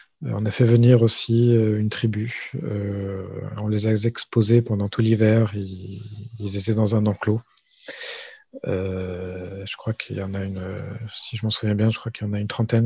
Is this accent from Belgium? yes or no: yes; Brussels, Brussels-Capital Region, Belgium; j'ai grandi à Bruxelles, pas loin d'un musée colonial, mais vraiment colonial